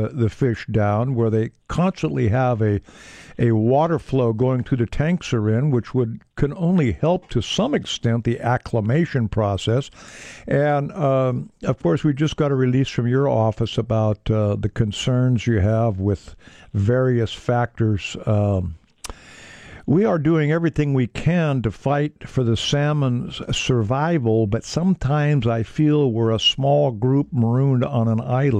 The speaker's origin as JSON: {"language": "English", "region": "California", "country": "United States", "tie": "born or raised there", "said": "I mean, I grew up on the American River, and for years and years and years, we see the salmon spawning and go over the next day and there's no water."}